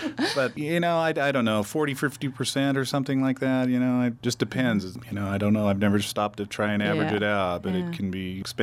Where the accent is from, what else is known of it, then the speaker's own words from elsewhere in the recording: Trinidad, California, United States; because I grew up in Trinidad on the water, my friends' parents were fishermen, so I would spend a lot of time around the docks.